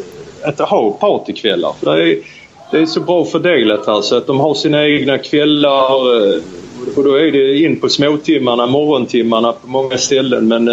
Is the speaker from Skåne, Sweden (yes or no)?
yes; Malmö, Skåne, Sweden; now in Thailand; Eftersom jag kommer ner från Malmö så är det ju enklast att resa från Köpenhamn.